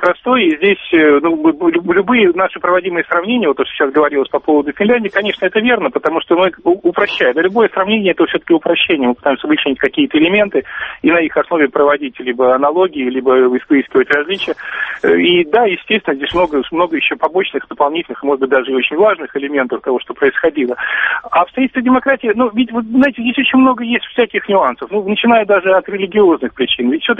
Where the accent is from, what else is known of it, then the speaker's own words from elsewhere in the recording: Estonia; Я просто это знаю по себе, я вырос в Эстонии.